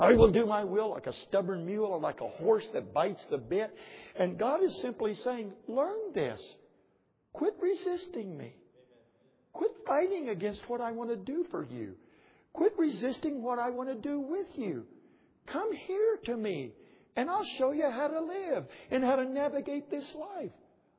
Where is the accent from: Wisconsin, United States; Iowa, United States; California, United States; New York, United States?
California, United States; I'd be glad to have that joy, but I'm not from Oklahoma. I'm from Southern California.